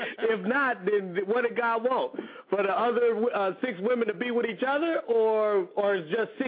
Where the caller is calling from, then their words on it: Los Angeles, California, United States; I'm 323 from Los Angeles.